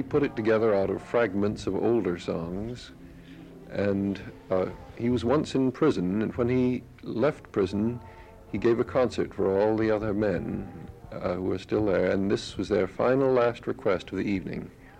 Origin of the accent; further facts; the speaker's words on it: New England, United States; I was raised in New England. We all met in New York and decided to form a group